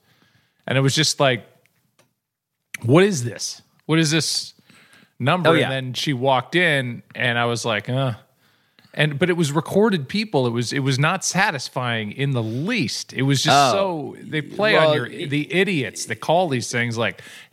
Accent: St. Louis, Missouri, United States; Maybe that was one of the fringe benefits of growing up in St. Louis.

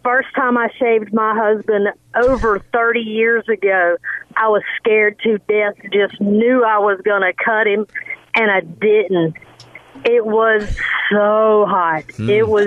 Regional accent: North Carolina, United States; Well, no, I am from North Carolina. I just happen to be driving in South Carolina.

